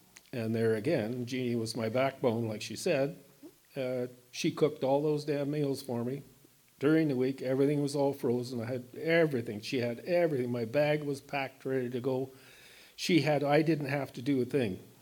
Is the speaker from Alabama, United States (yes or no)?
no; Tucson, Arizona, United States; I was raised in Tucson in a Catholic family, the sixth of eight kids, with a relatively normal childhood.